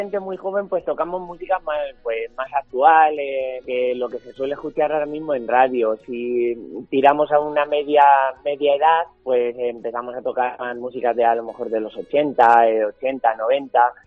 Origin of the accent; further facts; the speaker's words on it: Villaminaya, Castilla-La Mancha, Spain; estaba tocando en las fiestas de mi pueblo, en Villaminaya